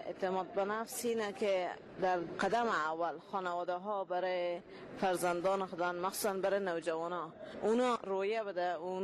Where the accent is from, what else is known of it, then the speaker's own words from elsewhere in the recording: Kabul, Afghanistan; از کابل هستم و در هرات مؤسس مکتب خصوصی